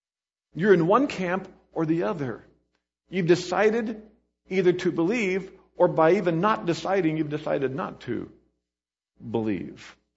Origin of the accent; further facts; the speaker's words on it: Hillsboro, Kansas, United States; You can find out a few things about my hometown of Hillsboro, Kansas, if you go to Wikipedia.